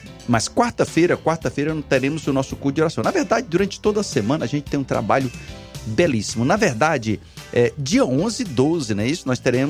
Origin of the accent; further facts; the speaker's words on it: Livramento, Brazil; sou do Livramento, aí da terrinha aí, todos que fazem parte aí dessa região aí do Livramento, Oiticica, Barriguda, aí Puzinho.